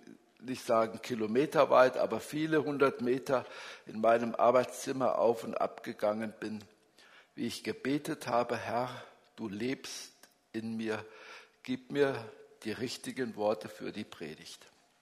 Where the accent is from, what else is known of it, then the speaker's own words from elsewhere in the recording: Hunsbach, Germany; bei Regen in Hunsbach, so heißt der Ort, wo ich herkomme, angekommen